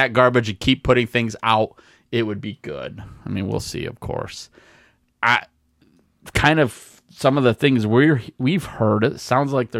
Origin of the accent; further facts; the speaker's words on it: United States; They want my money. I am an American.